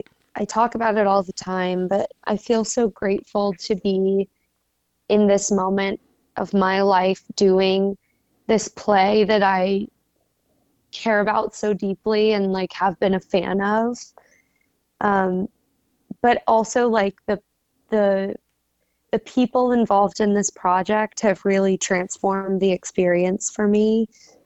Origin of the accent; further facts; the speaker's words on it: Dallas, Texas, United States; I think our last stop is in Dallas, which is my hometown